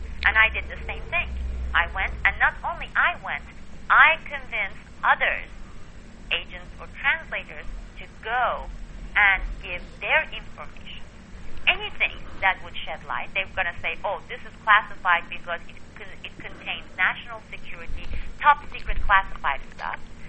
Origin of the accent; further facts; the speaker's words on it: United States; And I am part of this country. I am an American.